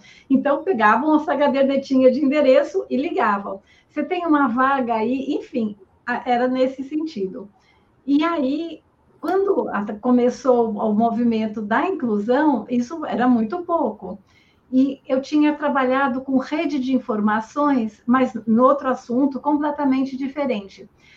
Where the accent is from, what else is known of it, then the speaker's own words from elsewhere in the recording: São Paulo, Brazil; porque eu sou paulistana e era a realidade que eu conhecia melhor